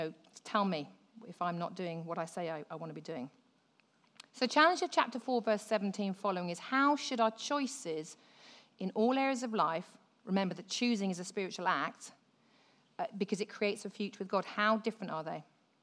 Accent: United Kingdom; We don't talk about money because we're British.

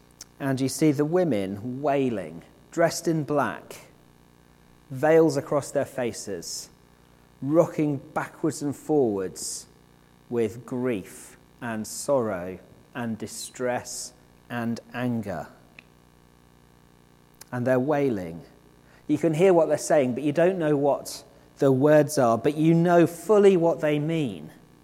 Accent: United Kingdom; We are British mostly, after all.

